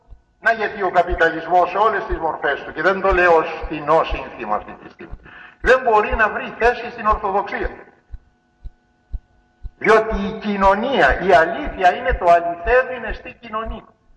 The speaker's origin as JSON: {"language": "Greek", "town": "Corfu", "region": "Ionian Islands", "country": "Greece", "said": "Και εμείς στην πατρίδα μου, εγώ είμαι Κερκυραίος"}